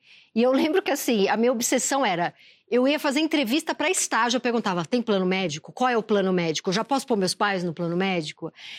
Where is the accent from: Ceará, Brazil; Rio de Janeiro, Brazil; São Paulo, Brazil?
São Paulo, Brazil; eu sou do Tatuapé